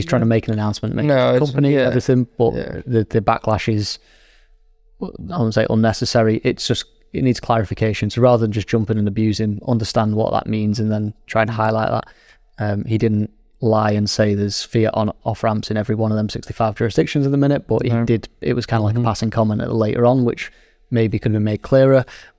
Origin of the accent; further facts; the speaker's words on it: United Kingdom; I'm British. I do things my way, Dave.